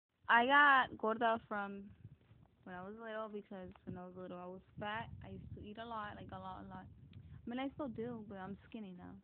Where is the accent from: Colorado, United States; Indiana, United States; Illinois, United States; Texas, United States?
Texas, United States; Houston; I grew up in Town Park and in Bissonnette and Fonchon.